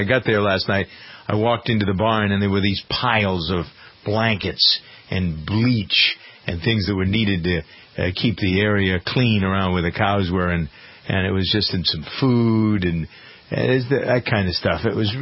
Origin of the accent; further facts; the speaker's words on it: Framingham, Massachusetts, United States; I've been very upset, frankly, with local government here in my hometown of Framingham.